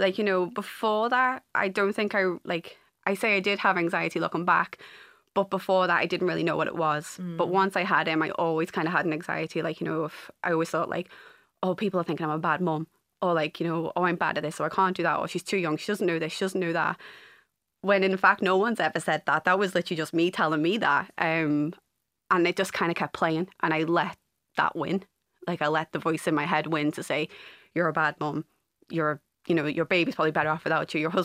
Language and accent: English; North West England, United Kingdom; moved away as an adult; now in Bundoran, Ireland; So I am originally from the Wirral, which is just over the water from Liverpool. And I moved over to Bundoran 14 years ago, came for a summer, and I'm still here.